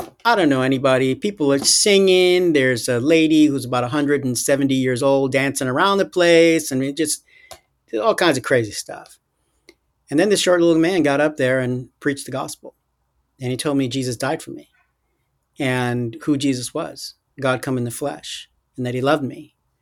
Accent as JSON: {"language": "English", "town": "Brooklyn", "region": "New York", "country": "United States", "tie": "born or raised there", "said": "So I was born and raised in Brooklyn, spent some time in the suburbs for a bit, but mostly in Brooklyn."}